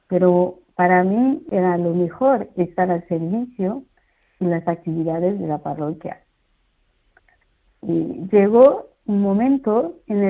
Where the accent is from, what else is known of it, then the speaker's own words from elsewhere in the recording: Haiti; soy haitiana.